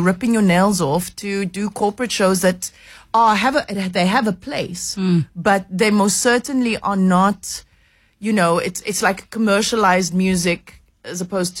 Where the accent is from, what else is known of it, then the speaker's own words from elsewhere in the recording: Cape Town, Western Cape, South Africa; moved away as an adult; now in Johannesburg, South Africa; I left home. I left Cape Town when I was 18 to join my first professional dance company.